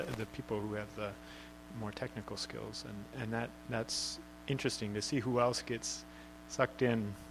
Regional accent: Canada; One of the congregations I grew up in Canada

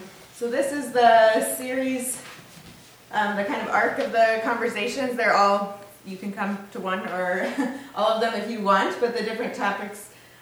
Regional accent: Tacoma, Washington, United States; As I've told some of you, I'm from Tacoma, Washington, so not too terribly far away.

